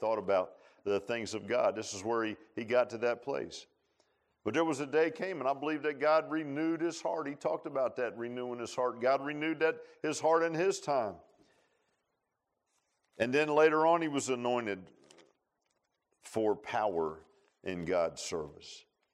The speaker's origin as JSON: {"language": "English", "town": "Virginia Beach", "region": "Virginia", "country": "United States", "tie": "born or raised there", "said": "The old days, man, when I was a little kid, I grew up in Virginia Beach."}